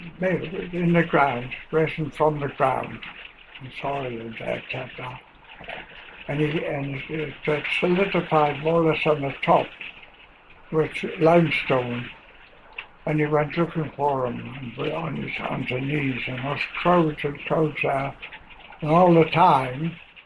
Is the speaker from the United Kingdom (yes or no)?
yes; Gateshead, North East England, United Kingdom; born or raised there; also born or lived in Ireland